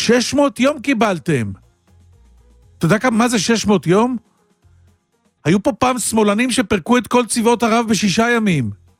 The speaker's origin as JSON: {"language": "Hebrew", "town": "Holon", "region": "Tel Aviv District", "country": "Israel", "said": "אני בא מתוך האירוע הזה, אני מחולון"}